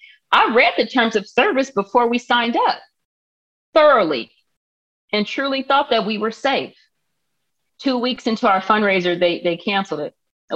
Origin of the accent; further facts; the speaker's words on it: Palmdale, California, United States; now in Los Angeles, United States; And I did take him to one protest that was dear to me in my hometown of Palmdale, but I couldn't take him to all the ones out here in LA.